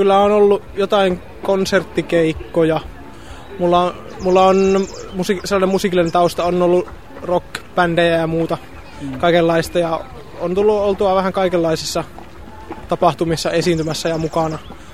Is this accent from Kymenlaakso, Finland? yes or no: no; Kokkola, Central Ostrobothnia, Finland; Kokkolasta mä oon Kokkolassa lapsuuteni ja nuoruuteni asunut, opiskellut nyt Virroilla musiikkialaa